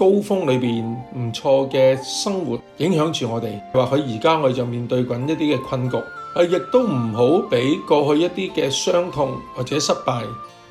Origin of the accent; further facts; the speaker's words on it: Hong Kong; now in United Kingdom; 我离开咗我自己土生土长嘅香港，我熟悉嘅地方，而去到英国生活。